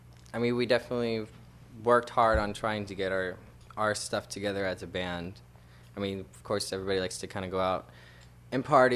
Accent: Virginia, United States; I'm from Virginia.

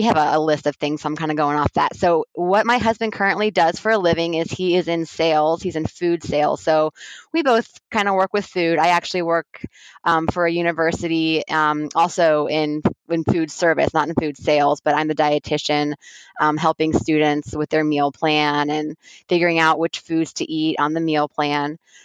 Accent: Columbus, Ohio, United States; So I live in Ohio, Columbus, Ohio, and I am from Columbus, Ohio. That's so boring.

